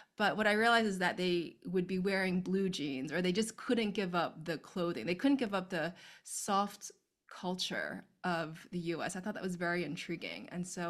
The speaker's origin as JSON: {"language": "English", "region": "Indiana", "country": "United States", "tie": "born or raised there", "said": "I grew up in Indiana, so fashion really didn't exist where I lived."}